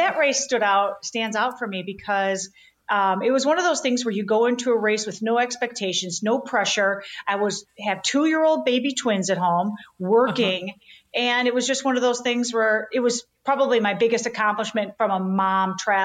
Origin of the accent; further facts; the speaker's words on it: Chicago, Illinois, United States; I mean, I'm born and raised in Chicago, and this is life, right?